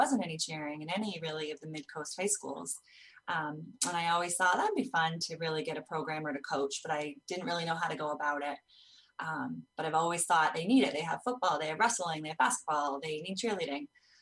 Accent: Belfast, Maine, United States; I'm from Belfast originally. I then moved away towards Winter Harbor, Goldsboro area. I went to Sumner High School

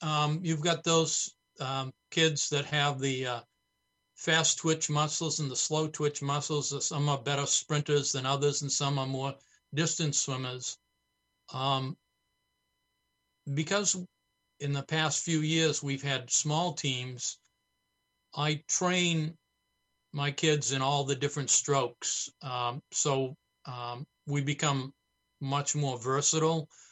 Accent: Portland, Maine, United States; I grew up in Portland, and I attended Deering High School and graduated from Deering.

